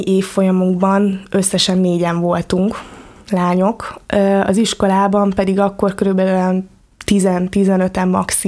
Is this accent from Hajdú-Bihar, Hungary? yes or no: yes; Debrecen, Hajdú-Bihar, Hungary; a szülők Kismarjában éltek, édesanyám és édesapám is, és de én már debreceni gyerek vagyok, szóval én már 22 éve, mióta élek itt élünk Debrecenben.